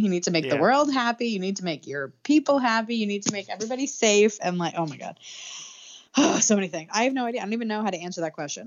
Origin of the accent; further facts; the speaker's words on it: Commack, New York, United States; I think it was at Anthony's Coal Fired Pizza in Comac, my hometown.